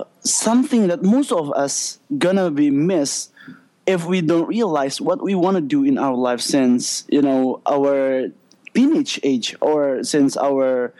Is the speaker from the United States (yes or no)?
no; Sumatra, Indonesia; I'm originally from Sumatra. I'm 23 years old